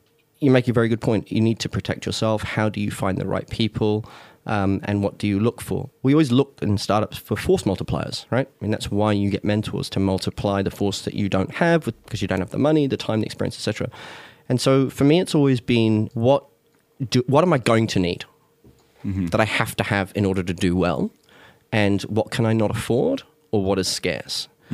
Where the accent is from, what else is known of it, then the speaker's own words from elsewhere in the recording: Hong Kong; growing up in Hong Kong and also seeing how cultures worked and also the infrastructure.